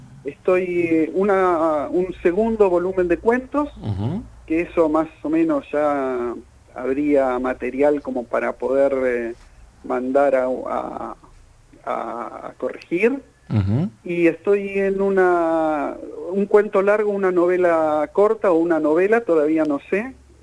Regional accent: Bahía Blanca, Buenos Aires Province, Argentina; born there; por allá yo nací en Bahía Blanca, o sea que era allá, era puro básquet

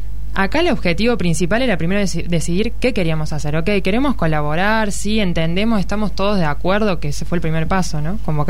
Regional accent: Córdoba, Argentina; now in Buenos Aires, Argentina; yo soy cordobesa pero vivo actualmente en Buenos Aires

